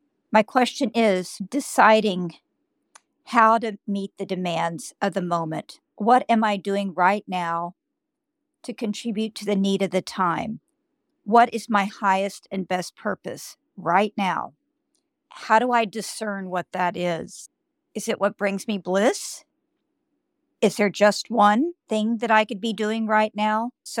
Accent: Cambridge, Massachusetts, United States; from Cambridge, Massachusetts.

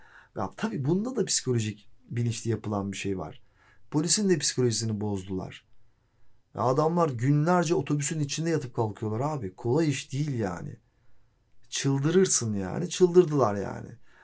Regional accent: Kadıköy, Istanbul, Turkey; Yani benim çocukluğum, ilk gençliğim yani Kadıköy'de geçti.

